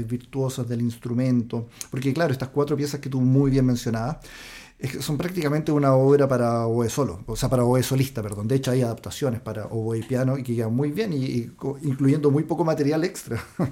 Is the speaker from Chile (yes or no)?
yes; La Serena, Coquimbo, Chile; also born or lived in France / Spain / Germany / Ecuador; yo nací y vivo actualmente en La Serena, pero después de mucho recorrer. Como tú mencionaste, estuve viviendo en Francia, en España, en Alemania, estuve en Ecuador también